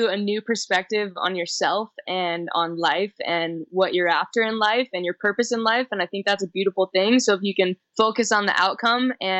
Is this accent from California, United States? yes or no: yes; Squaw Valley, California, United States; also born or lived in Truckee; Yeah, I was born in Truckee. I grew up in Squaw Valley.